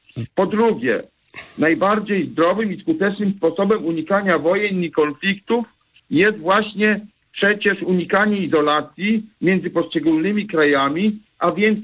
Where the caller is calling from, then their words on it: Trzebiatów, West Pomeranian Voivodeship, Poland; jestem z Trzebiatowa, z województwa zachodniopomorskiego.